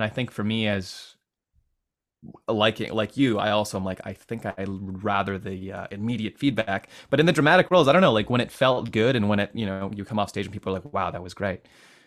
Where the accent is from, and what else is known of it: Edmonton, Alberta, Canada